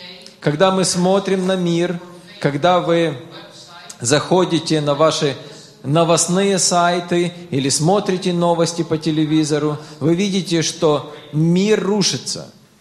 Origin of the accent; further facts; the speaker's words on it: Cairo, Cairo Governorate, Egypt; Мне нравится этот регион, потому что я вырос там. Я вырос в Каире, в Египте. Это мой дом был в детстве.